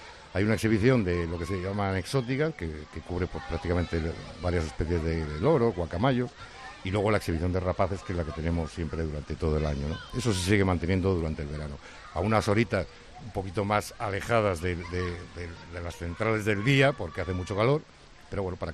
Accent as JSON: {"language": "Spanish", "town": "Burgos", "region": "Castile and León", "country": "Spain", "said": "Yo que soy de Burgos, pues soy de los peores adaptados aquí en Terra Natura"}